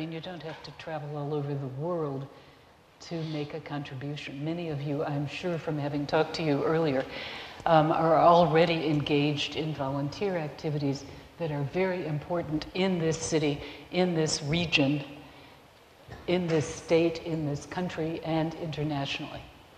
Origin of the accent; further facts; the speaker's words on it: United States; I'm from the United States, and everybody is convinced that we have gold in the streets.